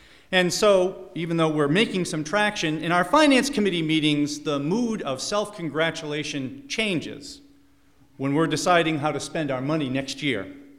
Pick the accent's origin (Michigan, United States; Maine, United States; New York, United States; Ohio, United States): Maine, United States; Waterville; I'm from Waterville, Maine, and that is, of course, the home of Colby College, where he was a graduate of.